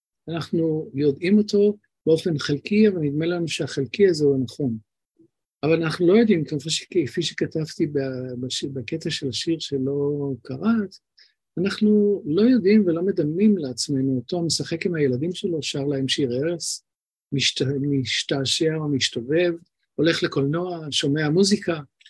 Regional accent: Tel Aviv, Tel Aviv District, Israel; נולדתי מזמן, ולמדתי בספר אחד העם, בלב, בצלאל יפה, נחמני, תל אביב

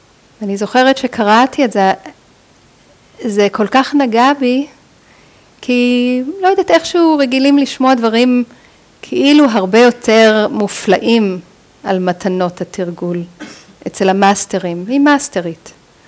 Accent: United States; כשהייתי ילדה, גדלתי בארצות הברית

